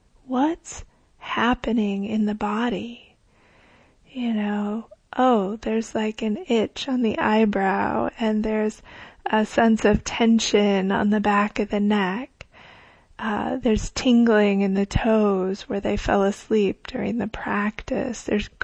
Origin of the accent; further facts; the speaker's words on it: Midwest, United States; I grew up in the Midwest, so we had fireflies, which I loved